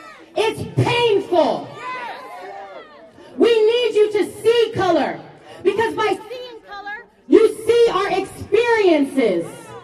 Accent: Louisiana, United States; I've spent my entire life in the deep south of the United States. I grew up in Louisiana.

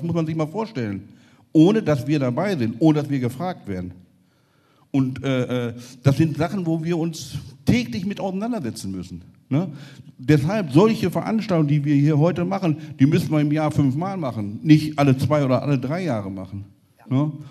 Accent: Germany; für mein Land Deutschland in der Nationalmannschaft geboxt.

